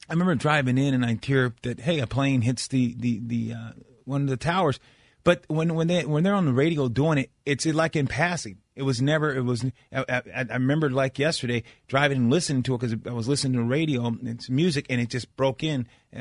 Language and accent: English; Lemoore, California, United States; I'm from Lemoore, NAS Lemoore base is in Lemoore.